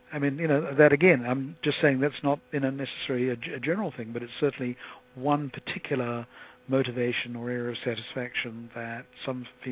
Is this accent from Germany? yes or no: no; New Zealand; I may be biased because I am a New Zealander